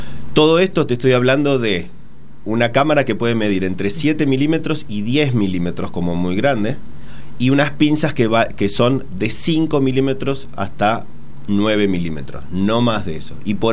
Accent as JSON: {"language": "Spanish", "region": "Buenos Aires", "country": "Argentina", "tie": "born there", "said": "Yo nací también acá en Capital. Soy el hijo de un médico muy conocido, sí, en lo que es la Capital Federal."}